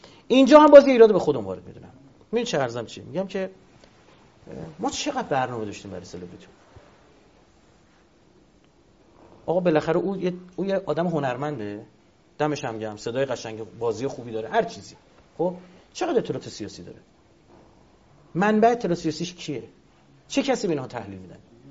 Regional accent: Iran; ما ایرانیم، ما یه تفاوتهایی داریم

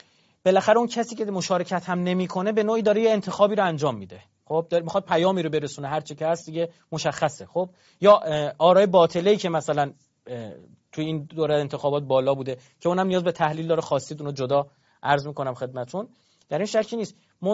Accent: Iran; واقعا یکی از افتخارات ما ایرانیانه

